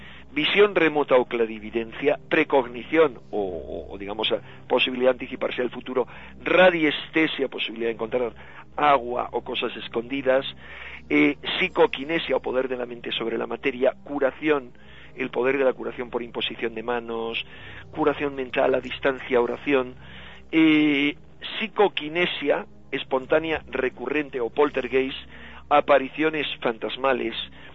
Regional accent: Madrid, Community of Madrid, Spain; yo soy madrileño, pero no hay peor público que el de Madrid.

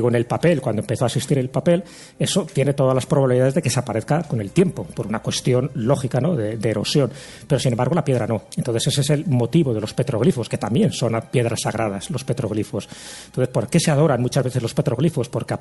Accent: Castile and León, Spain; Uno en mi tierra, que sería la Cruz de Hierro de Fuencebadón.

